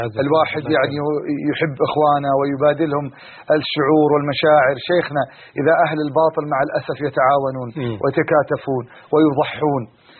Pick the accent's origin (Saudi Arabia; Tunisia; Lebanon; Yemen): Saudi Arabia; accent: Saudi Nabati; قصيدة بالنبط السعودي أو يعني لهجتنا